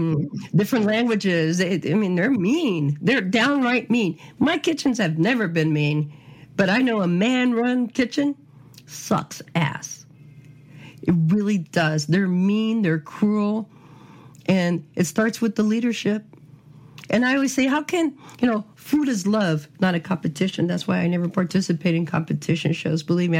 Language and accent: English; California, United States; I'm a Californian and, you know, San Francisco, when you go out in Castro, you go eat at queer restaurants.